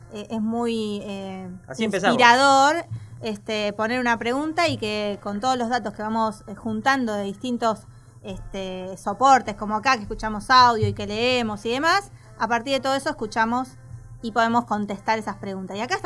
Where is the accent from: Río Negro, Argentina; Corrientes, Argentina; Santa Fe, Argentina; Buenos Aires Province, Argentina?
Buenos Aires Province, Argentina; Zárate; De mi ciudad natal.